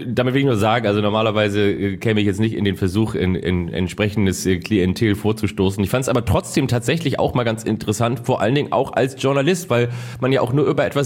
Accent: Hamburg, Germany; hier in meiner Heimatstadt in Hamburg

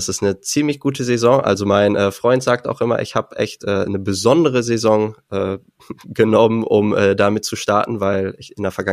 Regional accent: Minden, North Rhine-Westphalia, Germany; Ich komme aus Minden, Westfalen, das ist nördlich NRW an der Grenze zu Niedersachsen, ungefähr eine Stunde zwischen Bielefeld und Hannover.

